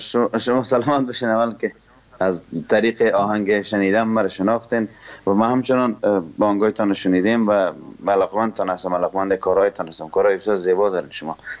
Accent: Herat, Afghanistan; born there; accent: Herati; میام چندین بار اومدم به شهر زیبای هرات، در زادگاه من

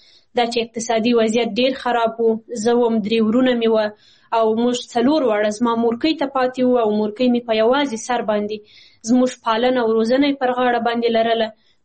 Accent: Kabul, Afghanistan; born there; also born or lived in Badakhshan / Tajikistan; زه خپله په کابل کې زیږیدلې یم، په 1915 کال باندې،

